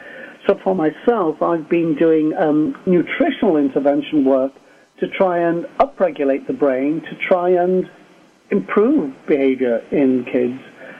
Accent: England, United Kingdom; now in United States; Moved over eventually to the United States. As you can hear from me, I come from England.

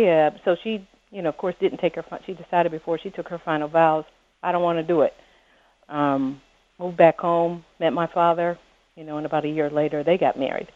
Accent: Springfield, Illinois, United States; moved, back to Illinois, back to my hometown, Springfield, Illinois

